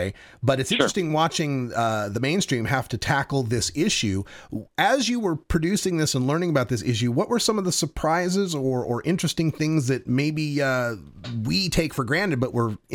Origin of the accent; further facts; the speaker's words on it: Boise, Idaho, United States; now in Denver, United States; Yeah, Denver, Colorado right there in the Mountain Time zone, and I'm originally from Boise